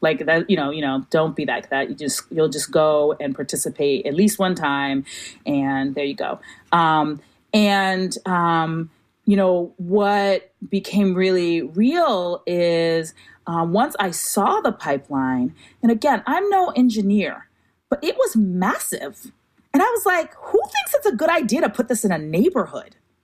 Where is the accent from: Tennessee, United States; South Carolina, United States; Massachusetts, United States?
Massachusetts, United States; Roxbury; I grew up in Roxbury, and there is no real deep relationship between West Roxbury and Roxbury.